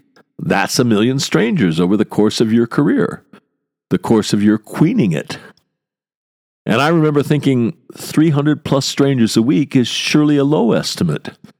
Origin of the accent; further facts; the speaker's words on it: United States; Being an American, I was absolutely clueless about how I was supposed to comport myself.